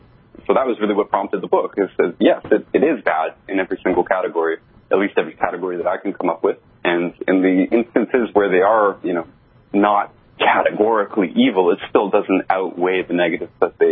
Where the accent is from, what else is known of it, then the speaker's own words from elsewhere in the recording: Canada; I'm from Canada, if the listeners don't know.